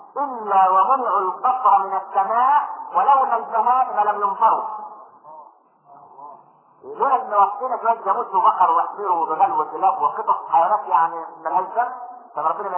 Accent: Egypt; والعلمانيين اللي عندنا في مصر

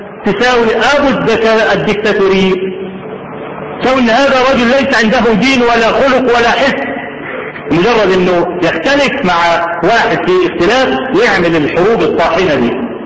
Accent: Egypt; ولا اقول الكلام الاتي ده لان انا مصري ولا متعصب لمصر

